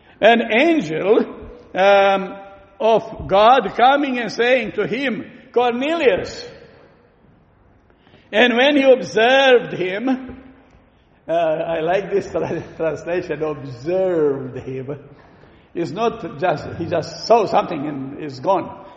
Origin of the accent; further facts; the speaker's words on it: Romania; We grew up in Romania, so about 90% or more of the people say they are Orthodox.